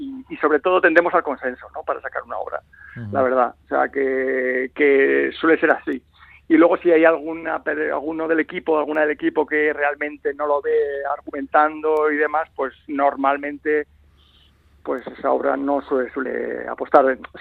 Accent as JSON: {"language": "Spanish", "town": "Bilbao", "region": "Basque Country", "country": "Spain", "said": "somos de Bilbao, ¿no?"}